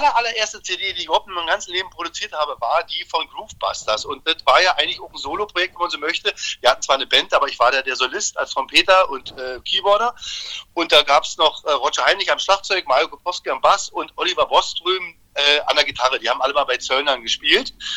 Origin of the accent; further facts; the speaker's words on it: Potsdam, Brandenburg, Germany; also born or lived in Berlin; Naja, ich bin ja Berliner eigentlich, also ich bin eigentlich aus Potsdam, aber ich habe dort über 35 Jahre gelebt. Bin jetzt nach Wandlitz rausgezogen